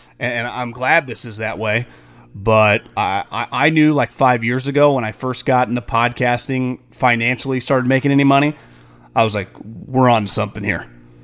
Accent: Midwest, United States; I grew up in the Midwest, and TV wasn't a big deal until the Cardinals or the Rams were playing.

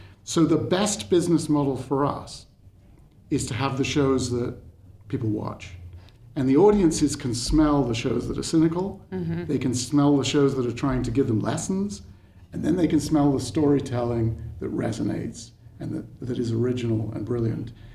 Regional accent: United Kingdom; I speak as a Brit

